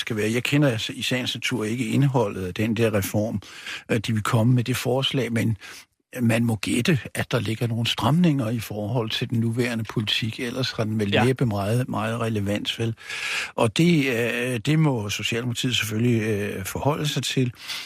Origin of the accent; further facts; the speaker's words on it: Capital Region of Denmark, Denmark; jeg kommer jo fra Københavns Vestegn, har boet derude et 50 år efterhånden